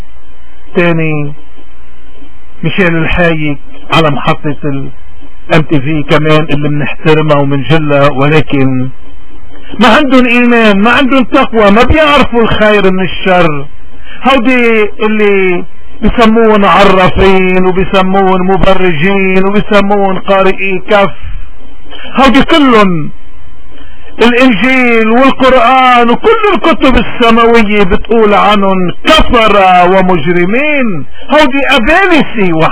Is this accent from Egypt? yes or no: no; Lebanon; ونحن كلبنانيين